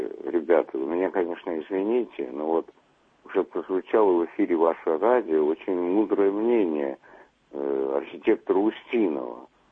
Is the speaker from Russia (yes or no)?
yes; Moscow, Russia; из Москвы.